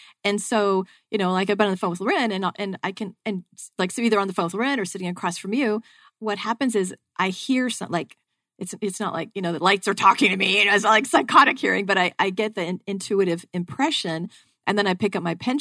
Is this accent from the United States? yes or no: no; Ireland; Like I'm Irish and I brought in struggle. You know, we had the potato famine.